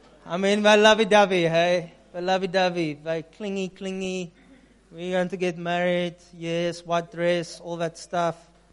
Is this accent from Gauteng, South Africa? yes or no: no; Upington, Northern Cape, South Africa; Now, I'm from Upington. Do you know where's Upington? Kalahari Desert. Sand dunes.